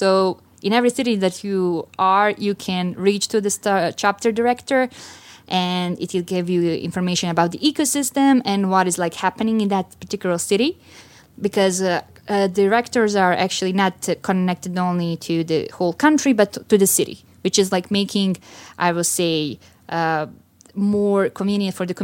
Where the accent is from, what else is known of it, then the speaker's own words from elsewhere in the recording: Sarajevo, Federation of Bosnia and Herzegovina, Bosnia & Herzegovina; born and raised in Sarajevo, Bosnia.